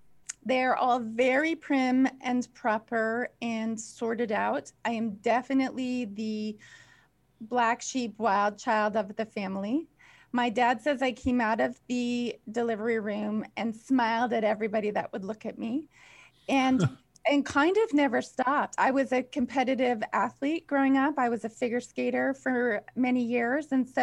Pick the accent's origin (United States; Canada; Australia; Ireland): Canada; the Prairies; I grew up in the Canadian prairies where the CN Railway passed about 500 meters from my house.